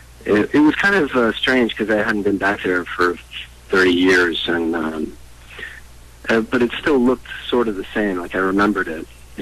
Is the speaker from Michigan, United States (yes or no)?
no; San Antonio, Texas, United States; moved away as an adult; You know, I hadn't left the state of Texas where I was from. You know, I grew up outside of San Antonio for, you know, most of my young life.